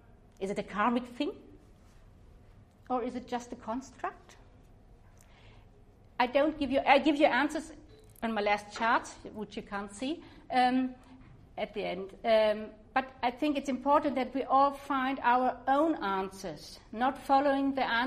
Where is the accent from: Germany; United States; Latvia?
Germany; English is a second language; I'm coming from Germany, and I work as a gerontologist in the field of dementia care.